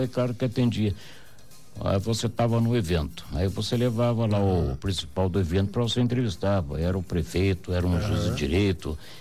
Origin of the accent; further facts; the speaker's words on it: Guaratinguetá, São Paulo, Brazil; Falei: pois não, sou de Guaratinguetá.